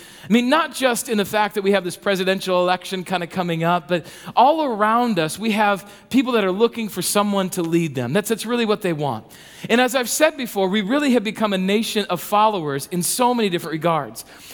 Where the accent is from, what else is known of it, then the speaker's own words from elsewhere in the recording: South Dakota, United States; So I learned to ski when I grew up in South Dakota, and so I learned to ski at Terry Peak Lodge.